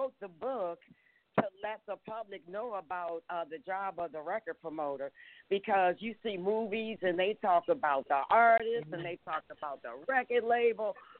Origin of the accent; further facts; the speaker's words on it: Washington, District of Columbia, United States; I also wrote about my life growing up in Washington, D.C.